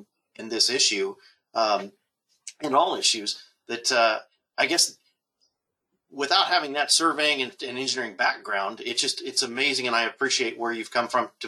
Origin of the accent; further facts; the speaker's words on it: Illinois, United States; I'm used to my home state here of Illinois